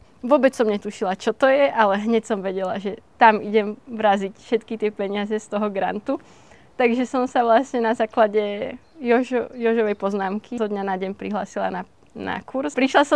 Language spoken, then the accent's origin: Slovak; Piešťany, Trnava Region, Slovakia; lebo pochádzame z mesta, z Piešťan.